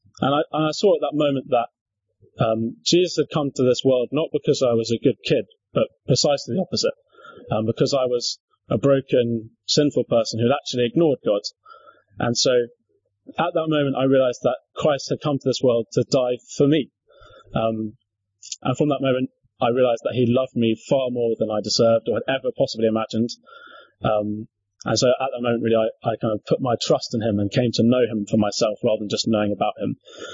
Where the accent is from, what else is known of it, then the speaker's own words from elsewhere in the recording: South East England, United Kingdom; I grew up in Surrey, but in a rather nice part of Surrey than Croydon, no offence, Croydon. But I was brought up in a white middle-class family